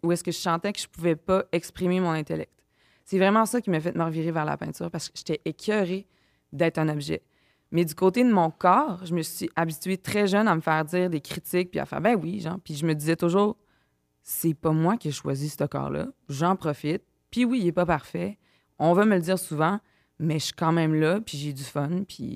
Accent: Quebec City, Quebec, Canada; Moi, je viens de la ville de Québec

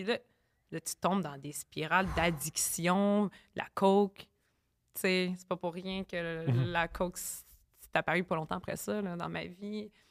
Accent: Gatineau, Quebec, Canada; Non, mais Gatineau, moi, je viens du hood de Gatineau.

